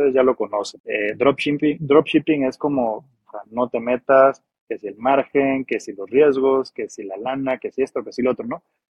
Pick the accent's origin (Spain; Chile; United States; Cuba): United States; Yo soy de Estados Unidos